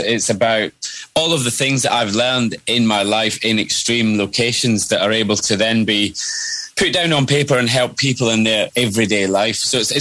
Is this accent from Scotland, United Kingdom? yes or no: yes; Kilwinning, Scotland, United Kingdom; I am a Kilwinning man myself.